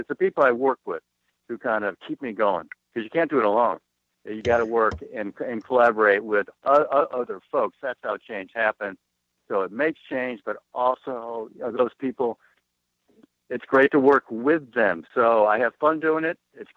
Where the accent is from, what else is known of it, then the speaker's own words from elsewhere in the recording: East Coast, United States; I'm from the East Coast. I lived in Albany, New York, and we were downwind from the Three Mile Island nuclear power plant.